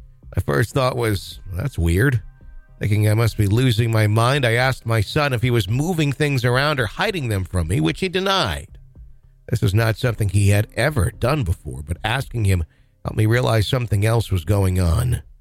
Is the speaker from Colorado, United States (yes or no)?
yes; Colorado, United States; moved away; I made the difficult decision to move back to my hometown in Colorado to pursue legal challenges regarding the tragedy.